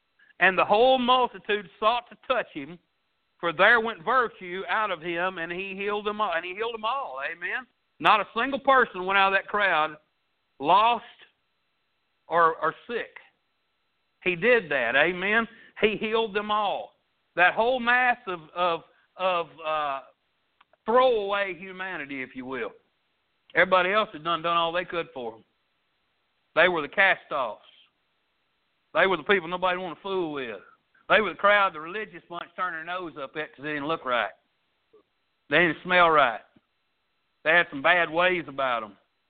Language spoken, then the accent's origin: English; Arkansas, United States; accent: Arkansas; I can't imagine somebody in the Philippines trying to listen to me and get through this thick Arkansas accent.